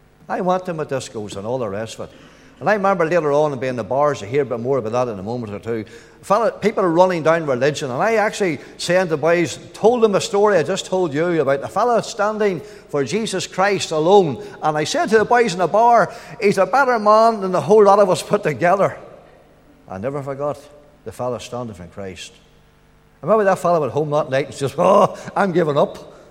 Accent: Glenan, Northern Ireland, United Kingdom; I'm from Glenan, near Market Hill.

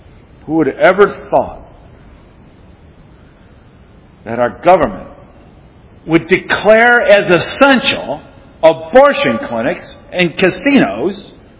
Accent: Michigan, United States; Now, we're from Michigan originally.

